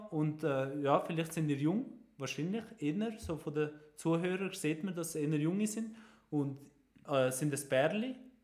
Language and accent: German; Switzerland; Und nachher bin ich in die Schweiz gekommen und zum die Ausbildung machen, weil ich bin ja auch Schweizer und also ist nicht so ein Problem gewesen, auch die Sprache und so habe ich können.